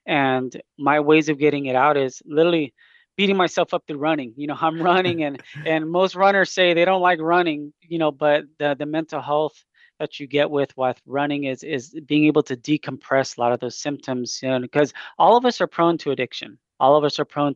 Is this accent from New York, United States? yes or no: no; Brawley, California, United States; So a little bit about me is I'm from Imperial County. I was born and raised in Brawley. Born in Brawley, raised in Imperial.